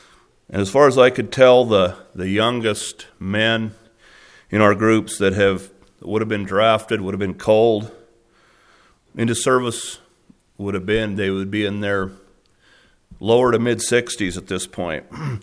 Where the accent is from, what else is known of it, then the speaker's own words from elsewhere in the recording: Oregon, United States; And growing up in Oregon, I heard the stories of some of the young men that had been drafted from Oregon.